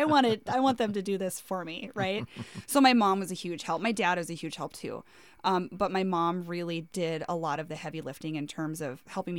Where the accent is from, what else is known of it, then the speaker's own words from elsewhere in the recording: North Dakota, United States; moved away as an adult; now in Minneapolis, United States; the big city of Minneapolis was shining bright, you know, when I was growing up in North Dakota. And yeah, I came here in 2012 and I started going to the U